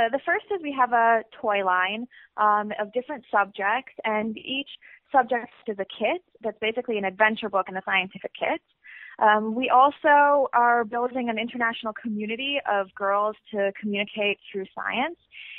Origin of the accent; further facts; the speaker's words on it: Virginia, United States; So I grew up in Virginia, actually, in the middle of nowhere. No, not even a town name, sort of half an hour north of Richmond.